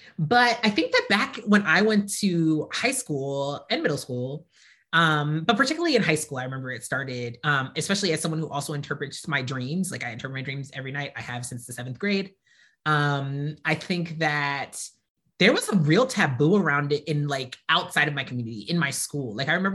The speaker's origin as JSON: {"language": "English", "region": "New Jersey", "country": "United States", "said": "I am from New Jersey."}